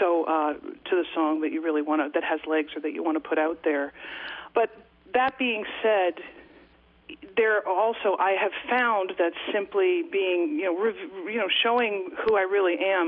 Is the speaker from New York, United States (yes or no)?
yes; Katonah, New York, United States; I live in the town that I grew up in, my hometown, Katona, New York.